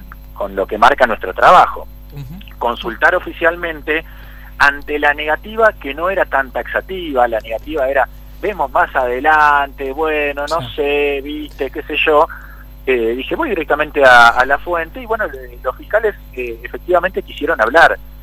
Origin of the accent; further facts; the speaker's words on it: Tostado, Santa Fe, Argentina; Yo soy de Tostado, el norte de Santa Fe. Así que hablo como nosotros los santafesinos.